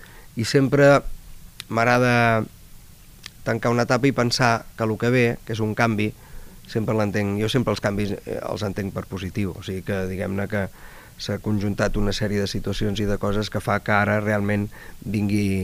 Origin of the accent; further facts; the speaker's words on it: Sabadell, Catalonia, Spain; de fet sempre he reivindicat que sóc de Sabadell